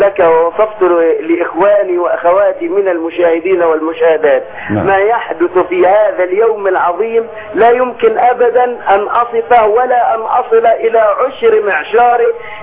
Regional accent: Egypt; أن يؤمن بلدنا مصر

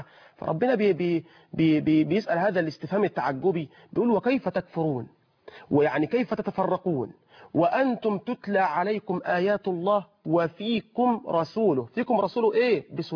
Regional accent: Egypt; بلدنا مصر

